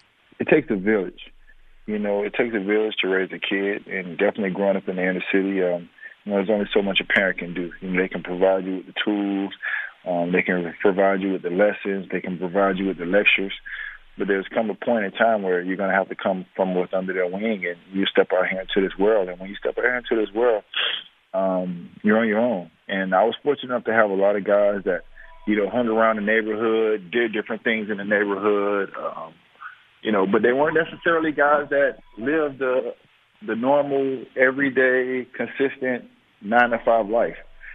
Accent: Miami, Florida, United States; I mean, I tell people all the time, like, you know, when we were growing up, we used to go to a beach, you know, Hollover Beach.

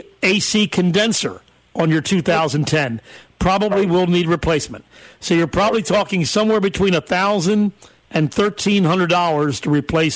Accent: Florida, United States; It was hot, but, hey, I'm from Florida. I like hot.

